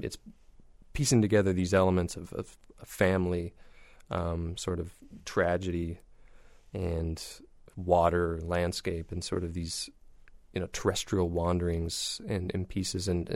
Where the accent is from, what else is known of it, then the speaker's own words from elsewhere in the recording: Salt Lake City, Utah, United States; It draws a lot from the natural environment, which is, I come from Salt Lake City, Utah, where we have an abundance of spectacular landscape and whatnot. So I kind of come from that locale where it has greatly informed me and my practice and whatnot.